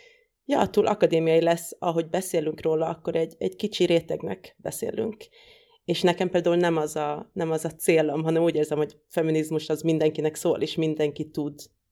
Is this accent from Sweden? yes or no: yes; Sweden; én Svédországban nőttem fel